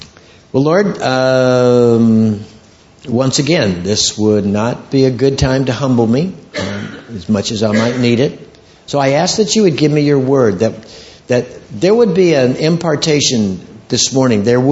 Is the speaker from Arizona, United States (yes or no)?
no; San Diego, California, United States; I'm from San Diego, California, and I have the privilege of ministering all over the world.